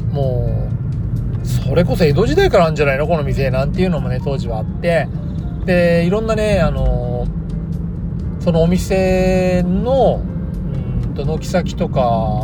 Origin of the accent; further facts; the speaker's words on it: Niiza, Saitama, Japan; 自分がなんか生まれ育ったところ埼玉県新座市ではそんなお祭りなんて自治会がやるけども参加すんのは子供ぐらいでしょ